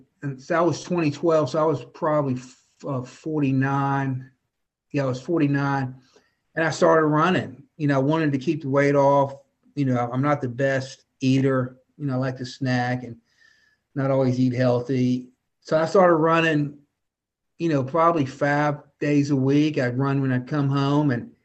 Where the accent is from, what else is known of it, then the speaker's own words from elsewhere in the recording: Petersburg, Virginia, United States; now in Chesapeake, United States; She grew up in Suffolk. I grew up in Petersburg, and in the early 90s, we relocated to Hampton Roads and have lived in either Portsmouth, North Suffolk, or now we live in the Western Branch area of Chesapeake.